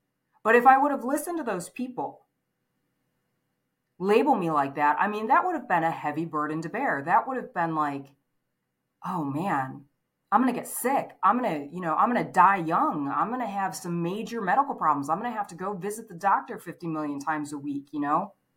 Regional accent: Michigan, United States; moved away as an adult; when I was 19, 20 years old, I left my hometown in Michigan and I moved to California.

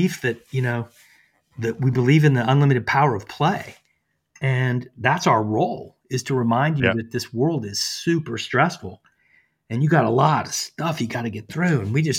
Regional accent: the South, United States; because I'm from the South, I just thought, oh, he didn't hear me.

